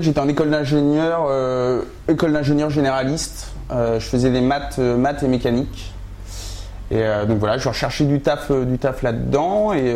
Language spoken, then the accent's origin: French; Romorantin, Centre-Val de Loire, France; now in Orléans, France; En fait, moi, je suis pas très loin d'ici. Je suis de Romorantin.